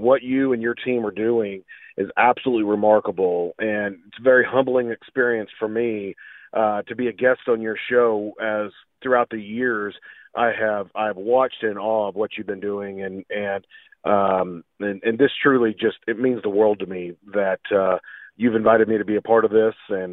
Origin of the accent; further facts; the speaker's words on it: Edna, Kansas, United States; I grew up in Edna, Kansas, and I left with a suitcase and a dream. And I'm working my way back to the farm now